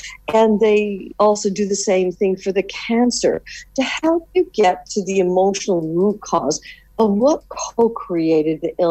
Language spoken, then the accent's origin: English; New York, United States; Now I'm a New Yorker, and I ended up flying to New York as soon as they would let us fly in.